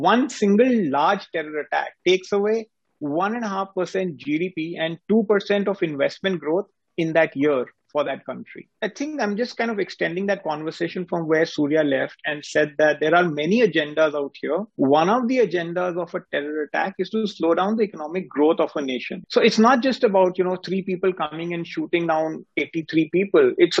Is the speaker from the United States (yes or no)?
no; India; but as an Indian, as a citizen of this nation, I want to live in a safe and secure environment